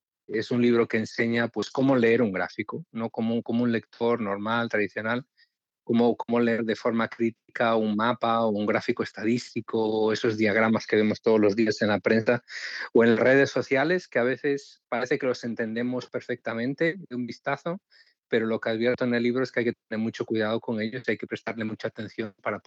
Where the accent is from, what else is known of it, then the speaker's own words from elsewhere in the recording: Galicia, Spain; now in Miami, United States; España, que es mi país de origen. Yo soy español, gallego